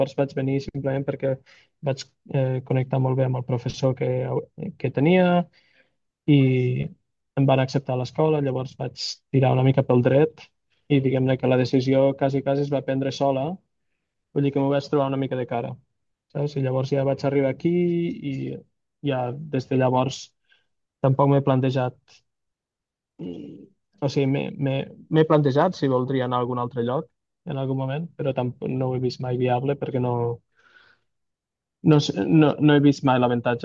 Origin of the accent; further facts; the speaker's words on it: Sant Carles de la Ràpita, Catalonia, Spain; now in Switzerland; Bueno, suposo que se'm nota una mica pel parlar, però sóc de les Terres de l'Ebre, de Sant Carles de la Ràpita.